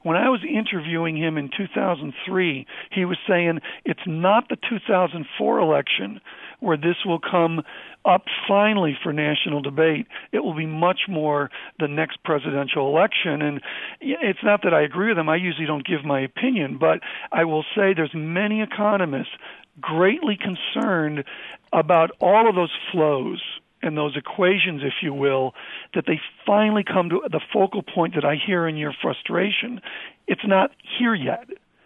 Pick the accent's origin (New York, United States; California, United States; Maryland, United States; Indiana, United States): New York, United States; Rochester; and I grew up in Rochester, New York, with a big manufacturing company, Eastman Kodak